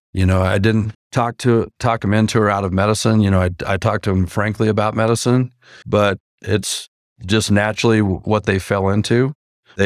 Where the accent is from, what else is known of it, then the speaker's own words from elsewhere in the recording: Arizona, United States; You know, I grew up in Arizona, so I'm literally out working, chopping weeds in cotton fields at 114 degrees.